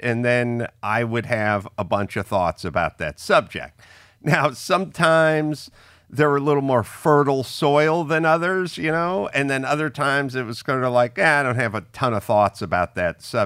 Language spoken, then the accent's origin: English; San Fernando Valley, California, United States; I grew up in the San Fernando Valley.